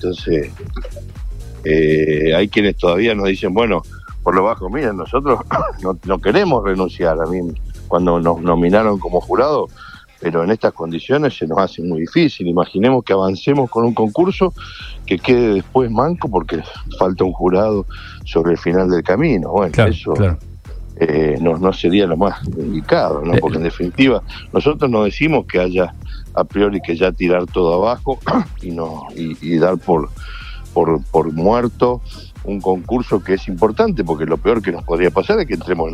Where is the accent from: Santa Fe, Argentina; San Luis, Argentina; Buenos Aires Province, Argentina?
Santa Fe, Argentina; Rosario; Primero, porque soy de Rosario, sí.